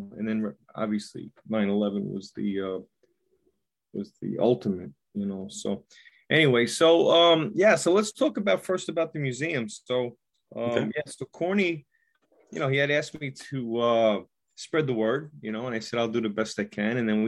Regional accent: Queens, New York, United States; I grew up in Woodside in Queens, and they were up on Queens Boulevard, 64th Street

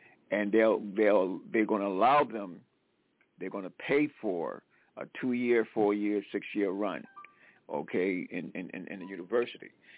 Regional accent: South Carolina, United States; I'm from South Carolina, and both of my grandfathers were sharecroppers and farmers

